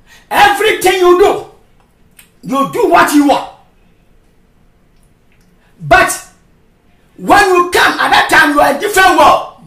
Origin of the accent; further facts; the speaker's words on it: Ashanti, Ghana; first language Twi; English is a second language; now in United States; You see, I should have said this in Ashanti, Ghana language, key. But I am in America. That is why I am speaking English. I know my English is not good enough.